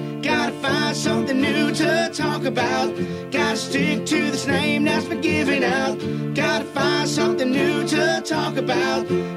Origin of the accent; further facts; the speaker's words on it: Lafayette, Louisiana, United States; also born or lived in Austin; Yeah, I was born and raised in Lafayette, and at some point Andrew and I moved up to Austin. I spent 20 years there. He's still there. We're South Louisiana boys. Lafayette boys